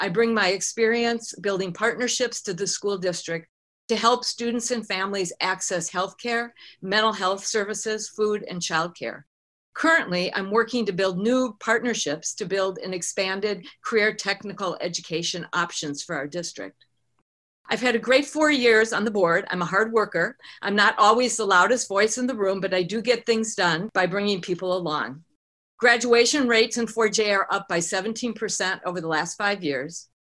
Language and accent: English; Wisconsin, United States; I grew up in Wisconsin, and I was a young adult in a racially segregated city during the civil rights movement.